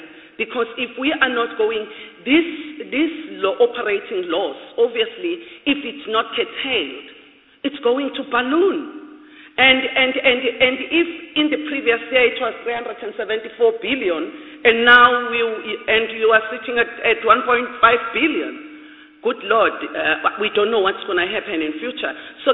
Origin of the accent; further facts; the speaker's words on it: Durban, KwaZulu-Natal, South Africa; I'm from Durban